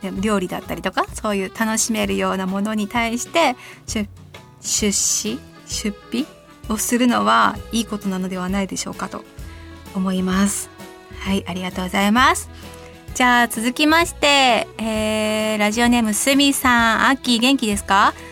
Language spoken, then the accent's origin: Japanese; Sapporo, Hokkaido, Japan; 地元札幌では朝晩は肌寒く、晴れている日中でも涼しく心地よい風が吹くようになりました。